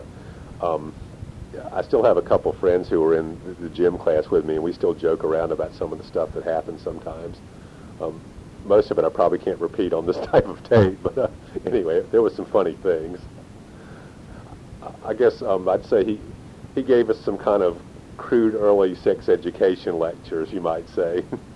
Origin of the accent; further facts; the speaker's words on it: Chapel Hill, North Carolina, United States; growing up in Chapel Hill, I think we all kind of had the sense that we were maybe a little more sophisticated than maybe other kids might be.